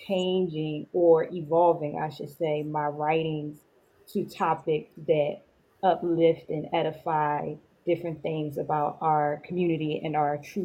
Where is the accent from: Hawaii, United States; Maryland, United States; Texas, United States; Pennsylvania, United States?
Pennsylvania, United States; Philadelphia; I am from Philadelphia, PA.